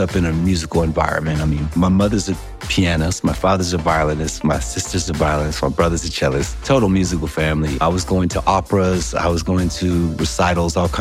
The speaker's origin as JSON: {"language": "English", "town": "Pasadena", "region": "California", "country": "United States", "said": "I'm from Pasadena."}